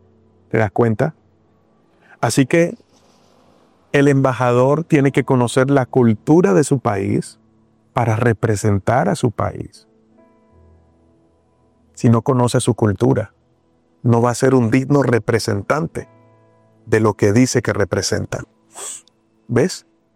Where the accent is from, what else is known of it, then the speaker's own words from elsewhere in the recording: Colombia; si yo voy como ciudadano colombiano a Estados Unidos